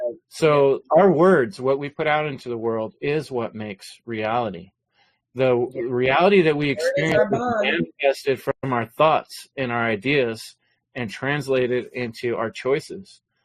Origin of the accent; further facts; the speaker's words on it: San Jose, California, United States; compared to where I grew up in East San Jose, the Bay Area, the Silicon Valley